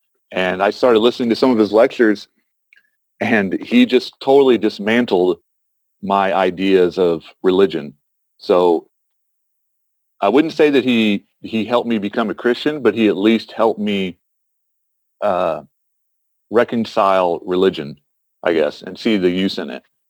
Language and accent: English; Midwest, United States; because I grew up in the Midwest, so very conservative.